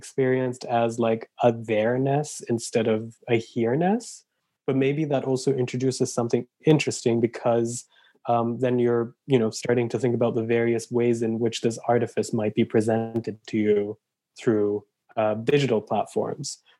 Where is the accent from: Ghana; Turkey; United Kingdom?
Turkey; moved away as an adult; also born or lived in Switzerland / Germany; now in Canada; I grew up partly in Turkey, but also in Switzerland and Germany. And I immigrated to Canada 12 years ago. So I'm a first generation immigrant and all of my family is in Turkey.